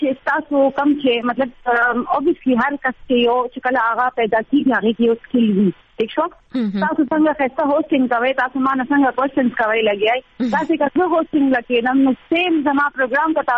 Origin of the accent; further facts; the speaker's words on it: Mohmand Agency, Khyber Pakhtunkhwa, Pakistan; now in Peshawar, Pakistan; اکچولی زه پېښور کې پاتې کېږم خو موږ پښتانه یو. زه اکچولی یم مومند ایجنسی نه.